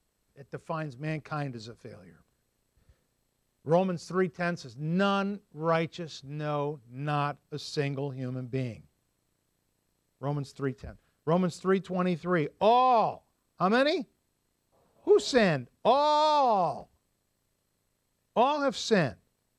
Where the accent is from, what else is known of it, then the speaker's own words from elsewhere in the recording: United States; Well, I'm an American man.